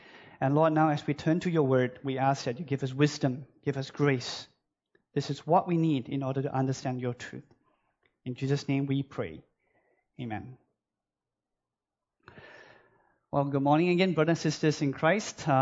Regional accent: Malaysia; And I am from Malaysia, and Malaysia is a multi-ethnic country.

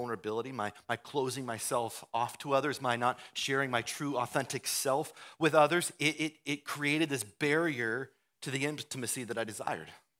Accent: Iowa, United States; you probably didn't know that I grew up in Iowa because I don't talk about

